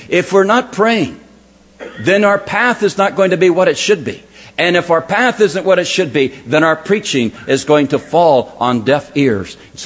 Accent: Los Angeles, California, United States; Most of you may know that we come from Southern California, a little place called Los Angeles, better known as L.A., if you'd like.

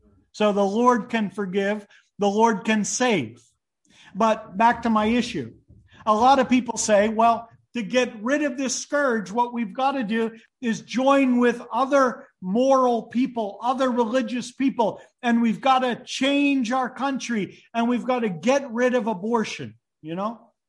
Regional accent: United States; since I'm American, I'll just go

